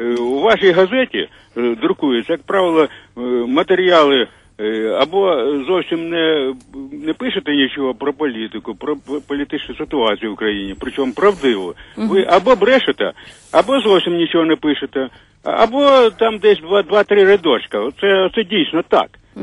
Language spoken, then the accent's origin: Ukrainian; Kyiv, Ukraine; Я пересічний киянин, будемо сказати так.